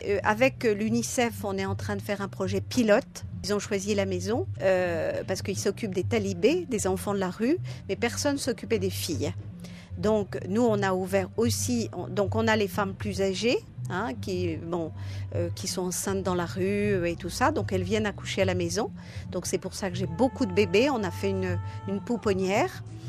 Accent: Brittany, France; je suis bretonne et que je suis née dans une famille matriarcale où on était 9 femmes, 3 générations de femmes assez fortes.

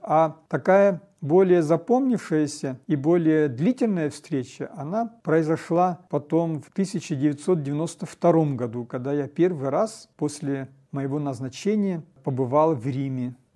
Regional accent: Karaganda, Karaganda Region, Kazakhstan; Я сам родом из Караганды.

